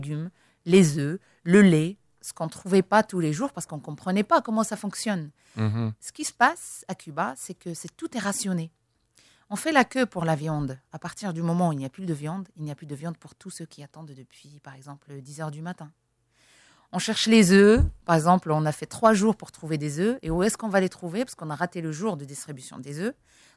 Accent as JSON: {"language": "French", "town": "Agadir", "region": "Souss-Massa", "country": "Morocco", "tie": "born or raised there", "said": "Agadir, par exemple, ma ville natale. Mm-hmm. C'est Agadir où j'ai vécu pratiquement 27 ans de ma vie. C'est là-bas où j'ai grandi, j'ai fait mes études, j'ai travaillé même."}